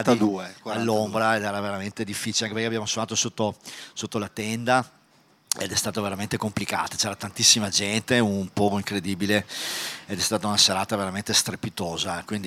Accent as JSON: {"language": "Italian", "town": "Vicenza", "region": "Veneto", "country": "Italy", "said": "siamo di Vicenza"}